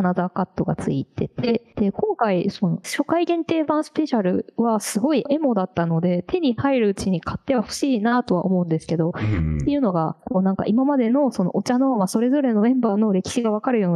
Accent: Hiroshima, Japan; 同じ広島県出身なので、

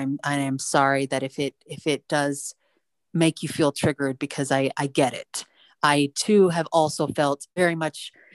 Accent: Highland, Utah, United States; So I am from Utah County in Utah, Highland Alpine area. And I grew up very Orthodox LDS.

